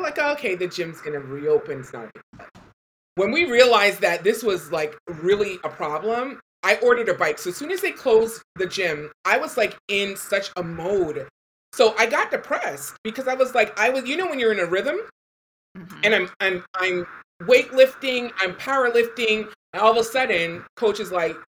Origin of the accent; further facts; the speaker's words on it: Toronto, Ontario, Canada; also born or lived in Chicago; now in Florida, United States; I'm in Florida. I spent 10 years. I know, right? I spent 10 years in Chicago, but I was raised in Toronto.